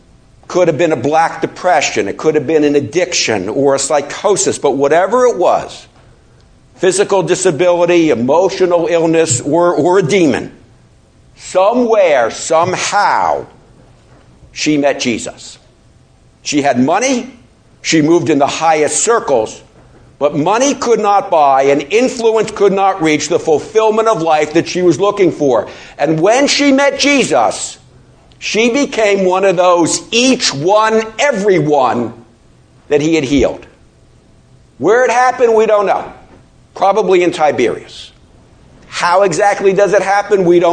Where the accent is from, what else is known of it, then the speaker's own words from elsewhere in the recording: Baltimore, Maryland, United States; My hometown is Baltimore, Maryland, and in Baltimore, there are countless Christian fundraising events.